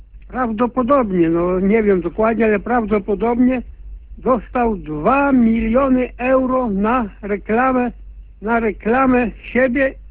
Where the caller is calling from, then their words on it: Gdańsk, Pomeranian Voivodeship, Poland; Ja z Gdańska.